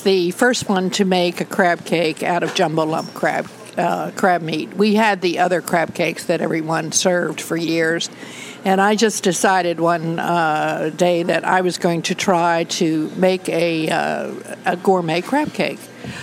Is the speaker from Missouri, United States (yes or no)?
no; Catonsville, Maryland, United States; I grew up in Catonsville, and it's so nice.